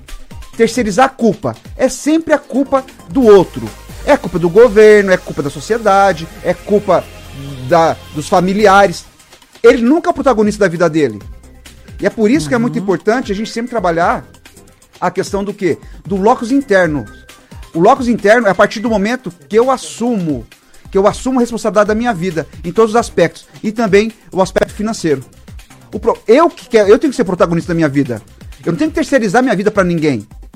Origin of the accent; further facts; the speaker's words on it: Brazil; O nosso problema enquanto brasileiro é que os produtos sobem